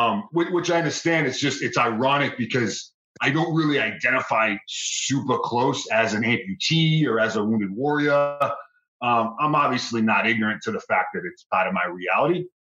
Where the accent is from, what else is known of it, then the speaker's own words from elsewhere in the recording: Boston, Massachusetts, United States; Boston, Mass, born and raised. Went to college up there. Went to University of Massachusetts at Lowell